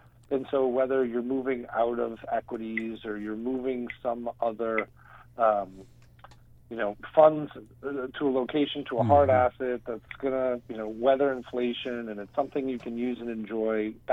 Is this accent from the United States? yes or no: yes; Weston, Massachusetts, United States; now in Nantucket, United States; So originally, I'm from the Weston area originally, and I think that community has about 11,000 people on it.